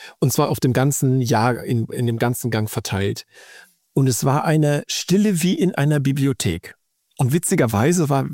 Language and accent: German; Siegen, North Rhine-Westphalia, Germany; wir sind hier, ich komme ja aus Siegen, wir haben hier so ganz viel Bergbau früher gehabt